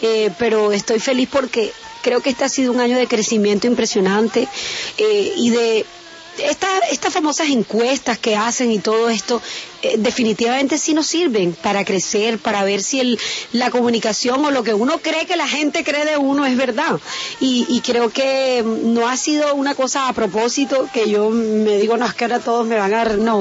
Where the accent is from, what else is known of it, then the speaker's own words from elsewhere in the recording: Colombia; yo soy colombiana